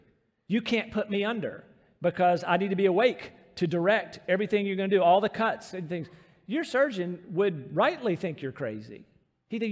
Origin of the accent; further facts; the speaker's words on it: Rocky Mount, North Carolina, United States; I think about growing up in Rocky Mount, then off to college there near Charlotte.